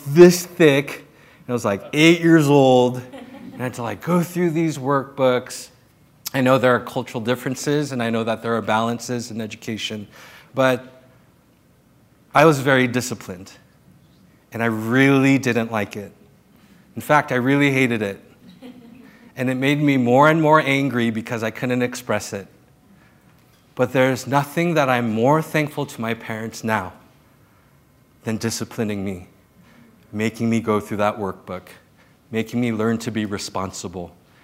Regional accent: South Korea; I came from Korea, I was born in Korea, and the Asian culture is very strict with discipline, extremely, extremely a disciplinary type of life.

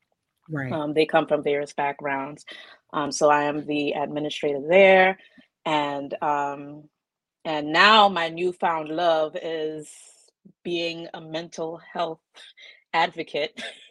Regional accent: Trinidad & Tobago; now in United States; I'm originally from the Twin Island of Trinidad and Tobago. I have been in the United States for some years now.

